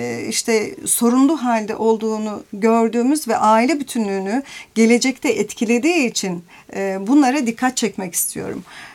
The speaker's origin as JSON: {"language": "Turkish", "town": "Sarıyönü", "region": "Konya", "country": "Turkey", "tie": "born there", "said": "65 Sarıyönü doğumluyum. Konya'nın bir ilçesi, küçük bir ilçesi."}